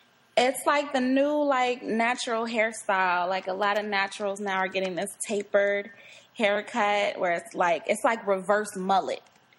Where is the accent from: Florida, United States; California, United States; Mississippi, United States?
Mississippi, United States; also born or lived in Chicago; Well, I was born here, and then I moved to Mississippi for high school and college and a little bit after that. So it's kind of like half of my life was Chicago, half was Mississippi.